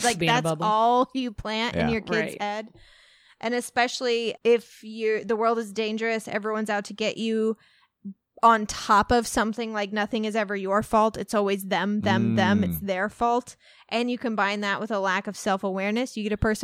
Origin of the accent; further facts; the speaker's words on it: Walnut Hill, Illinois, United States; This was growing up in Walnut Hill, Illinois.